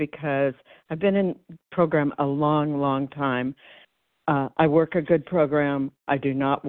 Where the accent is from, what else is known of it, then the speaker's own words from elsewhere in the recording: Arizona, United States; I'm from Arizona.